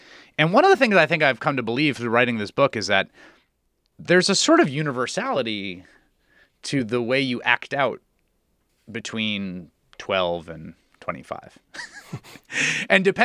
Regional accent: The Bronx, New York, United States; my experience is growing up in the Bronx in the 1980s and 90s where it's all a patchwork.

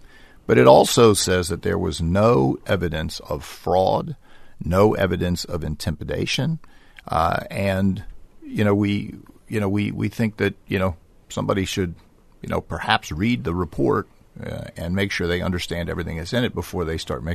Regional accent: Maryland, United States; I grew up in Prince George's County. I came back to Prince George's County knowing that there were significant issues confronting the district.

